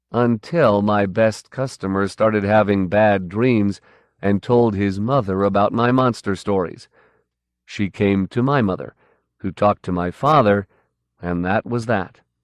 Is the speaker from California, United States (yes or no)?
no; Bayonne, New Jersey, United States; born there; I was born on September 20, 1948, in Bayonne, New Jersey, the firstborn child